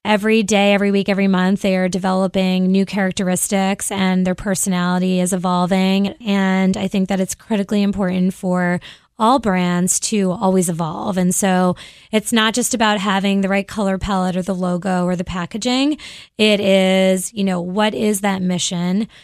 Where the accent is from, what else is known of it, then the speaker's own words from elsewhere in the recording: Cape Cod, Massachusetts, United States; but I grew up on Cape Cod and my dad was a doctor and all of the professionals we were surrounded with were doctors and lawyers.